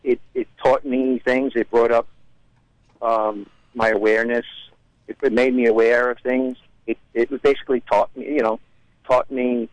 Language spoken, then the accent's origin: English; New York, United States; because I grew up in East Harlem. It was a big Italian community at one time. Now it's Spanish Harlem. So to be exact, it was 116th Street.